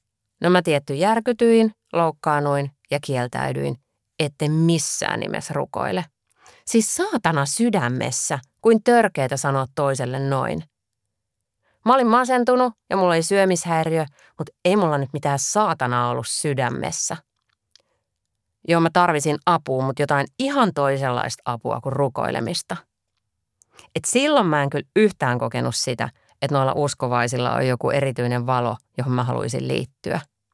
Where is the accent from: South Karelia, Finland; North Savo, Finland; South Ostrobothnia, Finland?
South Karelia, Finland; Imatra; Meillä Imatralla muuten siihen aikaan puhuttiin uskoon tulemisesta poksahtamisena.